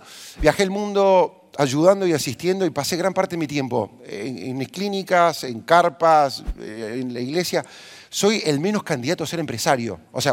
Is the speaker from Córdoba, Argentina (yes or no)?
yes; Córdoba, Argentina; born there; Yo nací en Córdoba, tres hermanos, el mayor de tres. Vengo de una familia de clase media